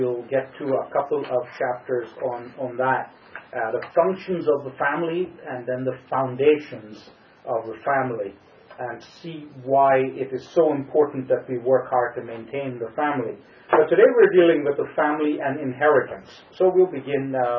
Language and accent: English; Guyana; my home country, Guyana